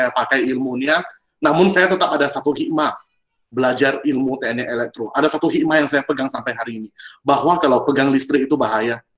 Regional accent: Pematangsiantar, North Sumatra, Indonesia; Saya asli dari Kota Pematang Siantar.

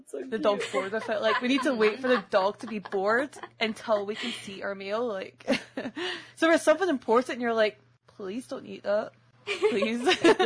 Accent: Scotland, United Kingdom; accent: Scottish; Like, I'm talking Scottish words.

